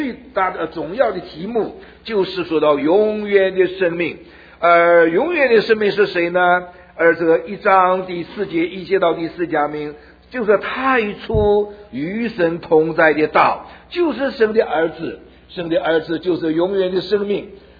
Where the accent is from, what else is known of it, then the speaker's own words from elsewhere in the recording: Malaysia; 我这是马来亚的去培训啊